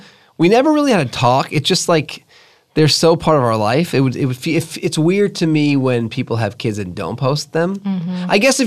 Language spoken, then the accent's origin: English; Connecticut, United States; I grew up in Connecticut, I would like play in the woods, I'd fall off boogie boards, you know.